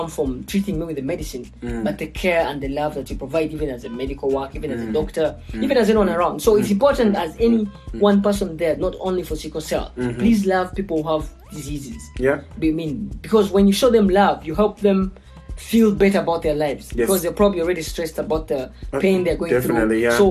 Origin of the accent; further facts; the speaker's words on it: Kampala, Central Region, Uganda; So I grew up in Kampala.